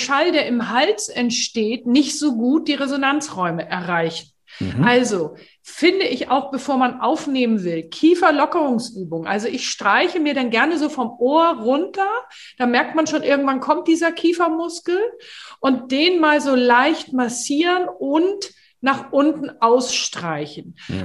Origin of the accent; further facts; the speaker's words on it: Hamburg, Germany; nicht auseinanderhalten als Hamburgerin und oute mich da auch immer sehr schnell.